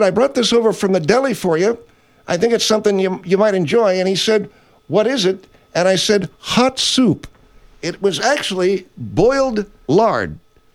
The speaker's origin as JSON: {"language": "English", "region": "California", "country": "United States", "said": "Now, I come from California. We didn't have any neighborhoods."}